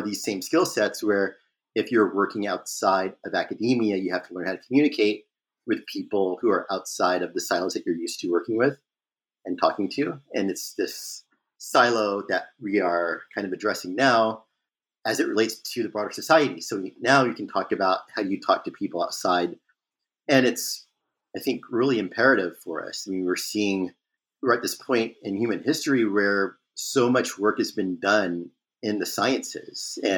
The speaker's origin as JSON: {"language": "English", "town": "Flint", "region": "Michigan", "country": "United States", "tie": "born or raised there", "said": "because I grew up in Flint, Michigan for a time."}